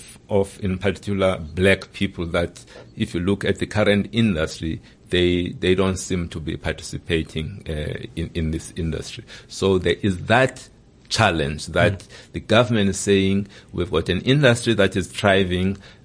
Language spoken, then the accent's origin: English; South Africa; Look, I must say, as a South African first, before being a leader, as a South African, I am concerned.